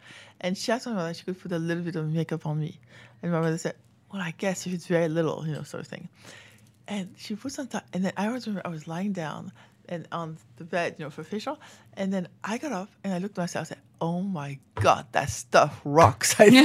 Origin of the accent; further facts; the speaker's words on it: Paris, Île-de-France, France; English is a second language; In Paris.